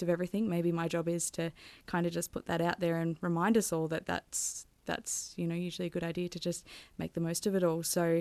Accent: Laurieton, New South Wales, Australia; Yeah, so I grew up in Laurieton, so more of a small coastal town.

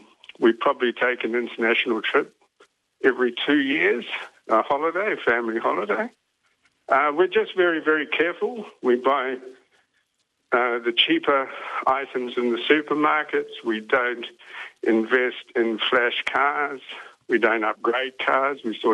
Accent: New Zealand; moved away; We came from New Zealand.

